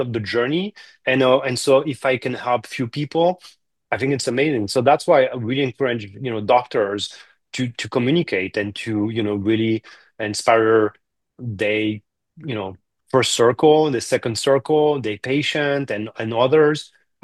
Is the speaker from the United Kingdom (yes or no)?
no; France; now in New York, United States; I'm from France, I live in New York, so friends I don't see all the time, but I grew up with, I went to med school